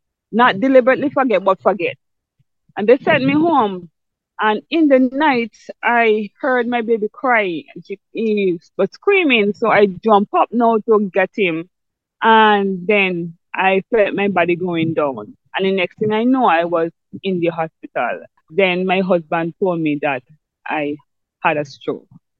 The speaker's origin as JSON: {"language": "English", "country": "Jamaica", "tie": "born or raised there", "moved": "as an adult", "lives_now": "Barbados", "said": "I was born in Jamaica, and all my life I grew up in Jamaica."}